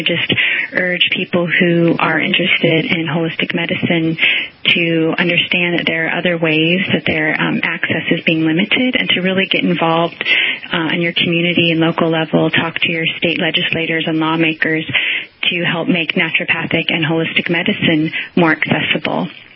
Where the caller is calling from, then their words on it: Scottsdale, Arizona, United States; I'm calling from Scottsdale, Arizona.